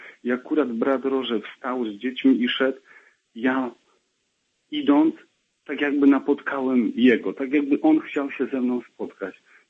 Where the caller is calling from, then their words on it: Ustroń, Silesian Voivodeship, Poland; z południa Polski, też z pięknego miasta nad Wisą, z Ustronia dokładnie.